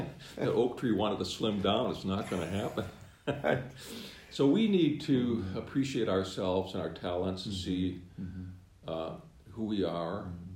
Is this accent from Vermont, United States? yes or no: no; Chicago, Illinois, United States; I mean, I'm from Chicago. And from a kind of tough part of the north side of Chicago is where I grew up.